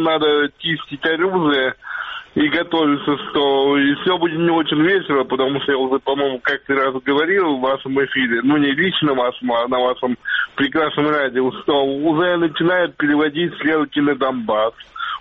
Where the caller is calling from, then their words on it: Moscow, Russia; Я звоню из Москвы, как вы понимаете.